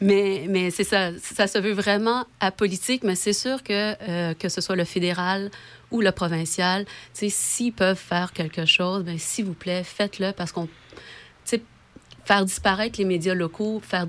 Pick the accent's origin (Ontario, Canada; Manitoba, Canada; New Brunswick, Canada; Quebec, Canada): Quebec, Canada; Montreal; c'est sûr, moi, je viens de Montréal